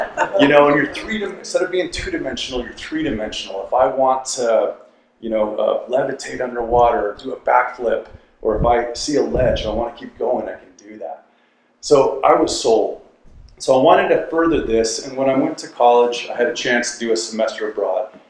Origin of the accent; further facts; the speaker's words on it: Utah, United States; And growing up in Utah, like you said, I was landlocked.